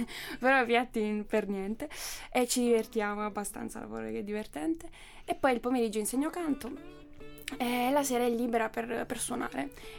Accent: Apulia, Italy; now in Turin, Italy; io sono pugliese, però sono venuta qui a Torino dopo aver finito di studiare a Pescara, in conservatorio, per dedicarmi alla musica

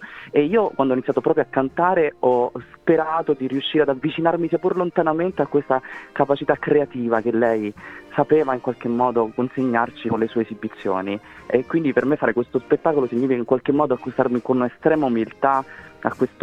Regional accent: Calabria, Italy; io, sapete, sono calabrese, quindi sono cresciuto in qualche modo nel nome

